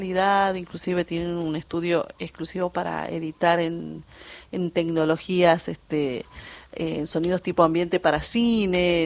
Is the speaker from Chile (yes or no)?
no; Cerro Quemado, Jujuy, Argentina; Como a veces algunos turistas aparecen por la Quebrada de Humahuaca y nos hacemos am